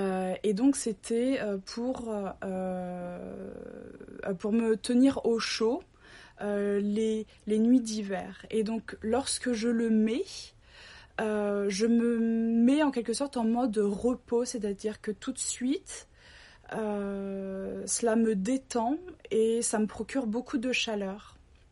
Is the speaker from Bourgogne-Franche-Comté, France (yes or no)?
no; La Rochelle, Nouvelle-Aquitaine, France; now in Copenhagen, Denmark; je viens de France, de La Rochelle plus précisément, et actuellement je vis à Copenhague, au Danemark. Je vis à Copenhague depuis le 1er septembre 2019.